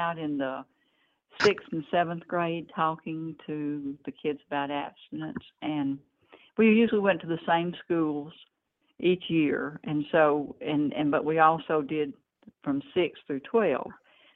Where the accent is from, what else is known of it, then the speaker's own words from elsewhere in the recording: Memphis, Tennessee, United States; I grew up in Memphis, so I'm very familiar with different areas of Memphis.